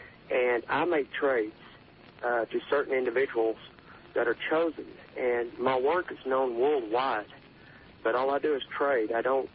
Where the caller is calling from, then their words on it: Texas, United States; I'm calling from Texas, and I drive a truck.